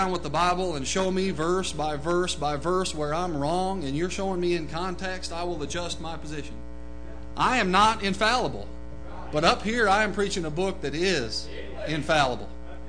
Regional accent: Manistique, Michigan, United States; born there; I was born on June 14th, 81, in a little town called Manistique, Michigan, way up there, almost to Canada.

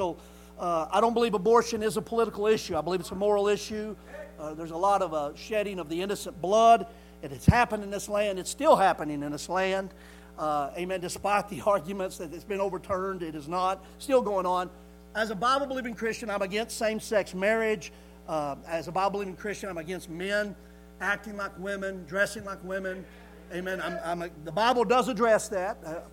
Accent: United States; I know what I'm for as an American.

